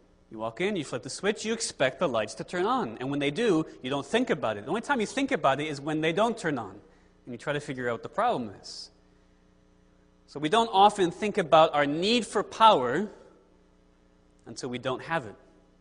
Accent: Connecticut, United States; So I grew up in Connecticut. When you get a good snowstorm, you should expect to lose power at least for a little while.

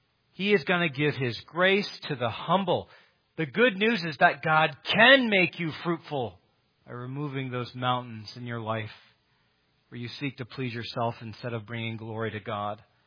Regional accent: Great Lakes, United States; I grew up around Lake Michigan.

